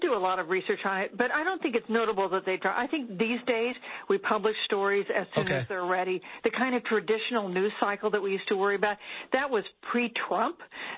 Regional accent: Kansas, United States; I'm from Kansas myself. My mother grew up on a farm. My cousin farms that farm.

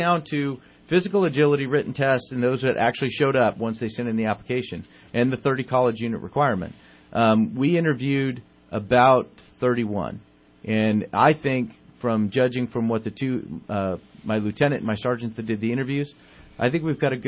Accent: Redding, California, United States; I'm not from Stockton, California. I'm from Redding, California. I live here. I live in Shasta County. This is my home.

